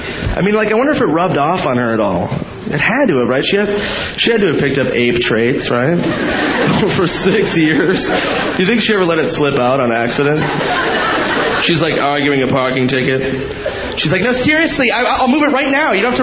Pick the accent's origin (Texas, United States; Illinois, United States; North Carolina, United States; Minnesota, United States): Minnesota, United States; My first job, I worked at Planet Hollywood. Back in my home state of Minnesota.